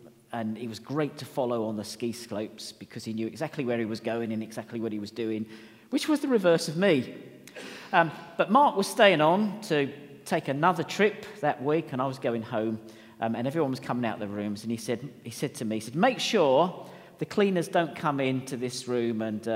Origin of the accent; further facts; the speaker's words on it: England, United Kingdom; You know what we do when we're English, and we shout at people as well.